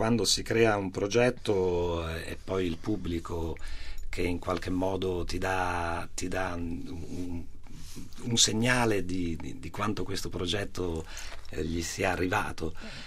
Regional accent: Genoa, Liguria, Italy; Io sono cresciuto a Genova, frequentavo l'oratorio, frequentavo la chiesa

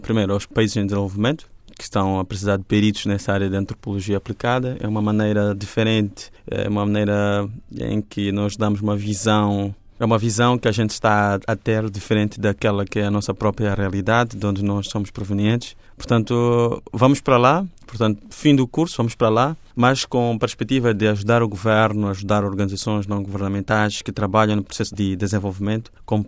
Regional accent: Mozambique; now in Italy; Eu, como moçambicano, trago para aqui a minha cultura, a minha identidade.

